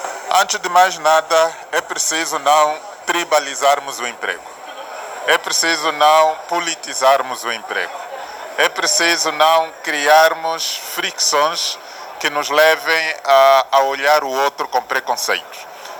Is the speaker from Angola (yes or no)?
yes; Angola; enquanto angolanos, enquanto membros desta região e enquanto filhos desta pátria.